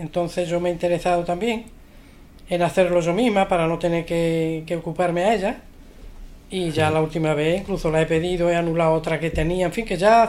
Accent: Gerena, Andalusia, Spain; Mi pueblo es Gerena, de la provincia de Sevilla

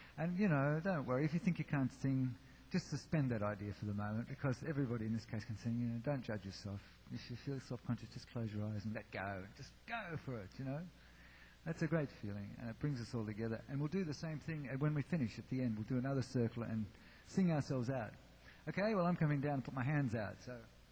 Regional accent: Australia; now in England, United Kingdom; I'm actually Australian. I'm now in England.

